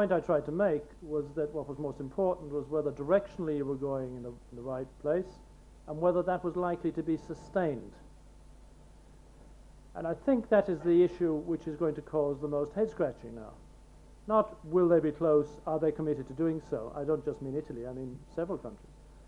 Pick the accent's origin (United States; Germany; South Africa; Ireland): Ireland; as an Irishman.